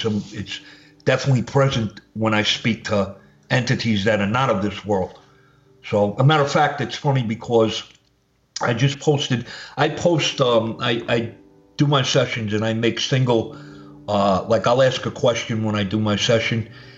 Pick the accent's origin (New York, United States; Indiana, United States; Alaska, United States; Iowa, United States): New York, United States; Brooklyn; like myself, he was born and raised in Brooklyn.